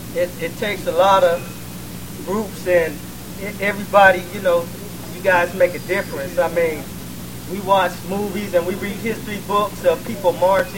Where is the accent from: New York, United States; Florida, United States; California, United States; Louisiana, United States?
Florida, United States; Miami; I can remember growing up, being a black male, growing up in Miami, I mean, it was about, oh, don't have gold teeth, you know.